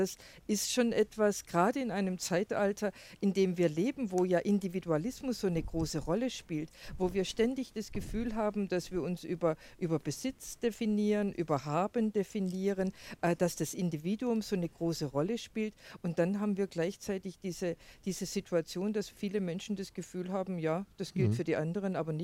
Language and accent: German; Baden-Württemberg, Germany; Ich kann es jetzt nur vom Bayern oder von Württemberg, wo ich herkomme, beurteilen.